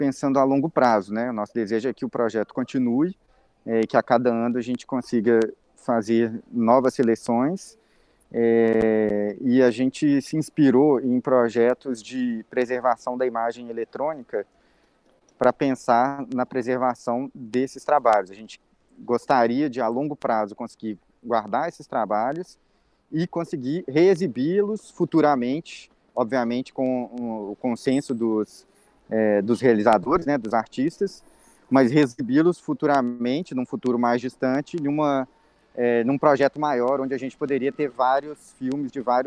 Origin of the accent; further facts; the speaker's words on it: Minas Gerais, Brazil; A mineração é uma questão extremamente presente na nossa vida como mineiros, né?